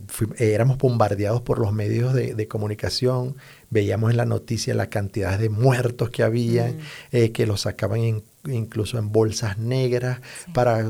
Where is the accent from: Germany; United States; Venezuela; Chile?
Venezuela; moved away; Recuerda que somos inmigrantes, yo vengo de Venezuela.